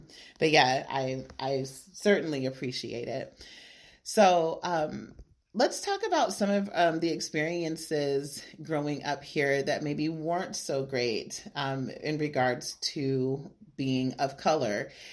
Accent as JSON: {"language": "English", "region": "Alaska", "country": "United States", "said": "And people would be like, where are you from? I'm like, Alaska."}